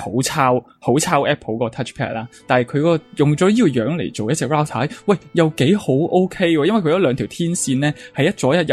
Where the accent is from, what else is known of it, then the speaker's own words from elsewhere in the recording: Hong Kong; 我哋香港人就可能会驚啦